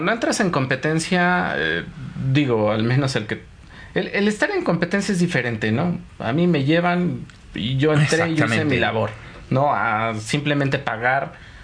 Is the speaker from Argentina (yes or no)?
no; Mexico; pero soy mexicano, cabrón.